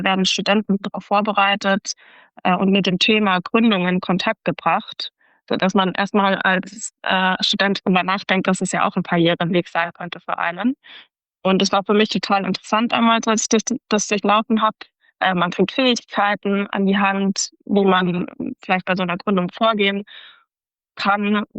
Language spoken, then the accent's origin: German; Munich, Bavaria, Germany; Ich bin Münchnerin, deswegen bin ich vielleicht auch ein bisschen gebiased in meiner Antwort